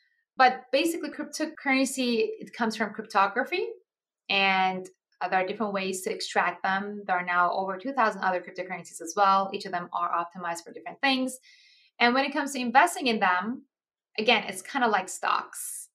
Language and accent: English; Iran; I'm actually originally from Iran.